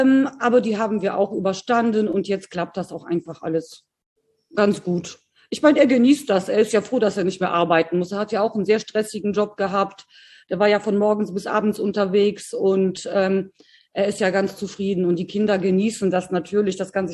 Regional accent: Poland; ich hatte das auch als Kind in Polen. Wir hatten ja auch eine ganz einfache, tolle Kindheit. Ich habe auch auf so einem kleinen Dorf gelebt.

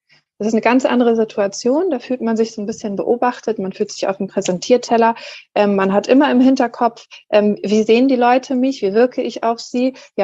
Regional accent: Hamburg, Germany; Ich bin ja in Hamburg geboren, aufgewachsen. Ich lebe hier, das ist halt meine Heimat.

